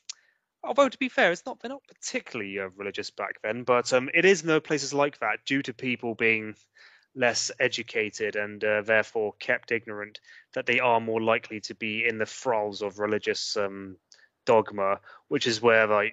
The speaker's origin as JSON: {"language": "English", "region": "South West England", "country": "United Kingdom", "said": "as I've mentioned, and you probably tell from my accent, well, you might be able to, I don't know. I come from rural Gloucestershire, a little village in Gloucestershire."}